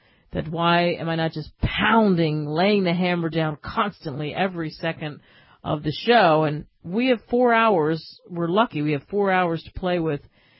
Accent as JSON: {"language": "English", "country": "United States", "said": "I like being an American. I love being an American."}